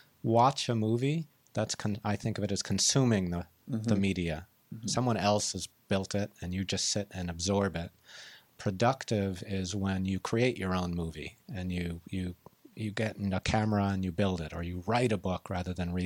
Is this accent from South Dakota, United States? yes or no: no; Sharon, Massachusetts, United States; I grew up in Sharon, Massachusetts.